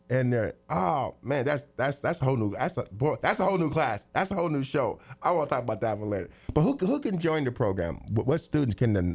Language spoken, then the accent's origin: English; Terre Haute, Indiana, United States; But back in 1970, my hometown is Terre Haute. And we have four high schools.